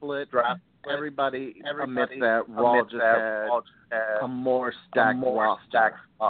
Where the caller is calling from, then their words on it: Maryland, United States; From Maryland.